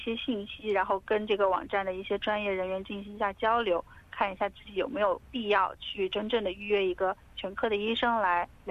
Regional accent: China; 我们中国人都是一个非常勤劳刻苦的民族嘛

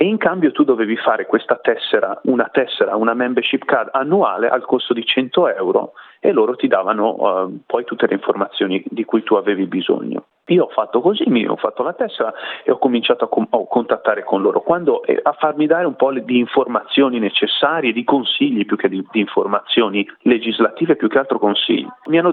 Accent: La Spezia, Liguria, Italy; io vengo dalla Lunigiana, quindi Alta Toscana. Sono nato alla Spezia e ho mia moglie di Carrara. E quindi viviamo, mia moglie è toscana, io sono ligure, però viviamo in una zona di confine a 10 km di distanza l'uno dall'altro, quindi mi definisco lunigianese

